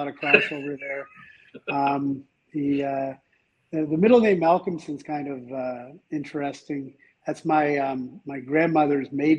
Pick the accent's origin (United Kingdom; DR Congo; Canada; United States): Canada; Scarborough, Ontario; So I grew up in Scarborough and, you know, loved to play hockey.